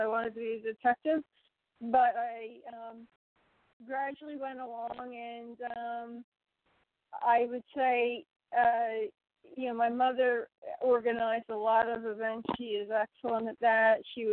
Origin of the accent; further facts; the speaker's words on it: New Jersey, United States; I'm from Philadelphia. No, I didn't. I never threw a battery at Santa Claus or a snowball. I am a very passionate Philadelphia fan. I grew up across the bridge, just a couple miles but I could see the skyline